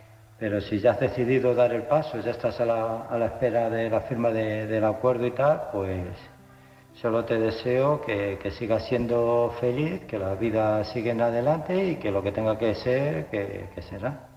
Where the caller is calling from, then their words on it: Illescas, Castilla-La Mancha, Spain; de Illescas.